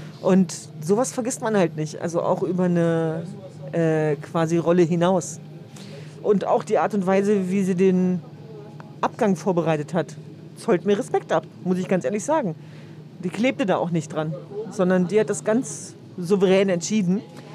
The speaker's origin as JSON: {"language": "German", "town": "Hanover", "region": "Lower Saxony", "country": "Germany", "tie": "born there", "lives_now": "Berlin, Germany", "said": "Also ich bin ja gebürtige Hannoveranerin, aber das sind meine Wurzeln. Aber Berlin ist wirklich zu einer Heimat geworden."}